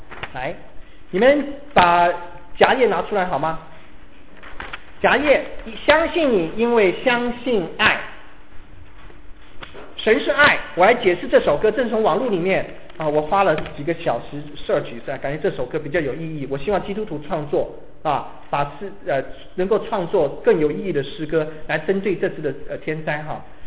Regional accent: Taiwan; born there; 我是从台湾出生，可老家在中国。我在台湾的时候，人家说你是外省人，我到了中国，你知道我常到中国去，我到中国人家就跟我讲你是哪里人，台湾人，我就不知道我是哪里人了。

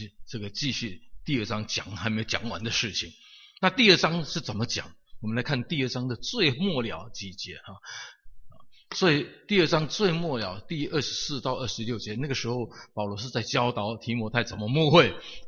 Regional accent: China; 其实我们中国人很厉害，我们早很早很早就讲到这样。

